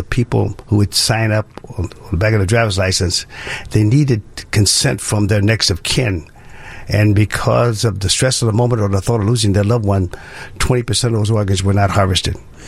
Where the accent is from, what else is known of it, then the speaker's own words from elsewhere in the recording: Chicago, Illinois, United States; I was from Chicago. There were three of us in the dormitory, and the three of us were from the northern states.